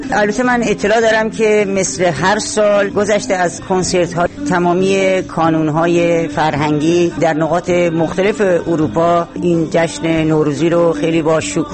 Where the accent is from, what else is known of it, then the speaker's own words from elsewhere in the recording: Iran; now in Germany; خودم هم ایرانی هستم.